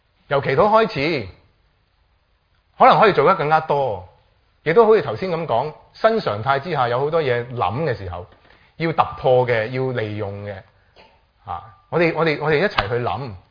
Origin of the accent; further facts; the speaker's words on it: China; 我哋中国人都系咁样信主，